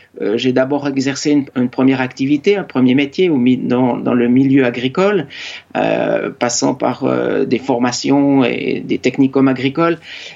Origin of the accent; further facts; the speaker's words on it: Bourgogne-Franche-Comté, France; Alors, je viens plutôt du Jura, mais jamais le Jura m'a manqué dans ma vie